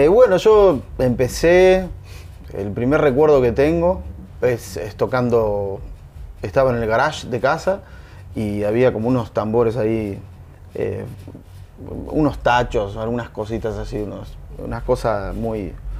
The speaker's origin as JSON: {"language": "Spanish", "town": "Arroyo Seco", "region": "Santa Fe", "country": "Argentina", "said": "Yo soy de Arroyo Seco, que es una ciudad hoy en día, en ese momento era un pueblo, y me llevó a Rosario, que es la ciudad más, digamos, cercana, más grande que había"}